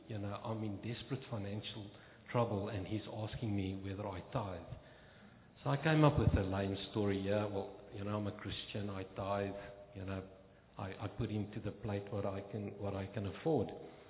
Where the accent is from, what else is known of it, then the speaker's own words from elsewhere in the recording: South Africa; moved away as an adult; now in Australia; As Pastor Frank was saying, I'm a South African. I got married in 1987, and in 1997, we moved to Australia.